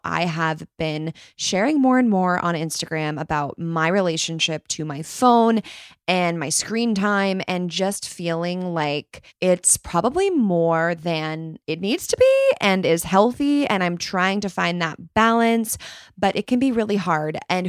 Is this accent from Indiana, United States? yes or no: no; California, United States; So I grew up right near Palo Alto. So I used to go to the Stanford volleyball games and the Stanford Mall.